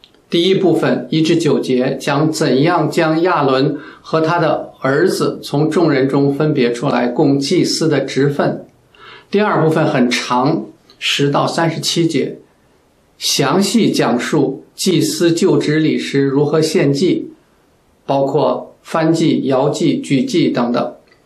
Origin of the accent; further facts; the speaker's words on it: China; moved away; 我们中国人呢，对礼仪都不陌生